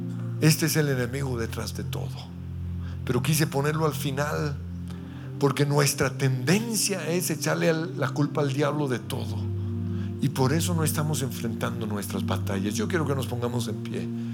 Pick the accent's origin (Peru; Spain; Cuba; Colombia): Colombia; la maldición generacional que tenemos como colombianos